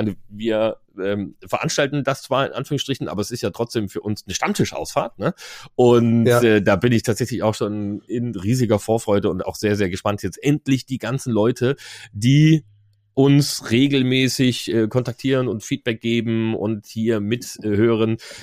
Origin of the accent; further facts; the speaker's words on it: Darmstadt, Hesse, Germany; Ich komme ja aus Darmstadt, oder zumindest auf jeden Fall aus dem mitteldeutschen Raum.